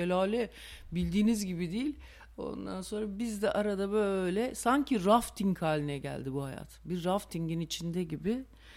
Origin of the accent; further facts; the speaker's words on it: Trabzon, Turkey; Ben de biliyorsun 10 sene doğma büyüme Trabzonluyum.